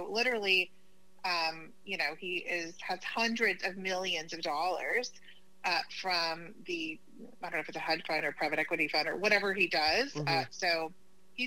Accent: Oklahoma, United States; I'm originally from Oklahoma.

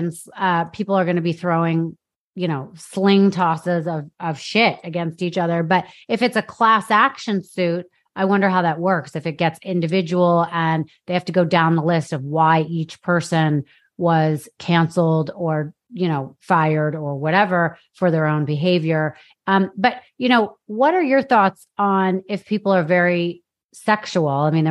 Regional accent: New York, United States; I went to private school in New York. I grew up in New York.

